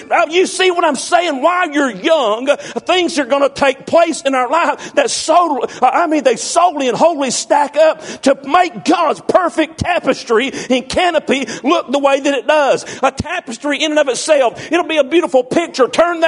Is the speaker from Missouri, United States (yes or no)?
no; Havre de Grace, Maryland, United States; born there; I was born in Havre de Grace, Maryland. My parents migrated south, and as they migrated south, I come under the canopy of the CBL or school system